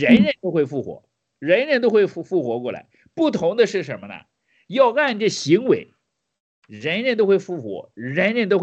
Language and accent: Chinese; China; 从某种这一点，我们中国人是认识不到的哈